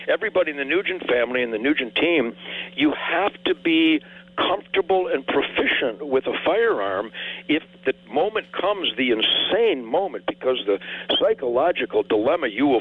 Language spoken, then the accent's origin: English; Detroit, Michigan, United States; Well, all I can tell you is I'm from Detroit, and that's how we talk.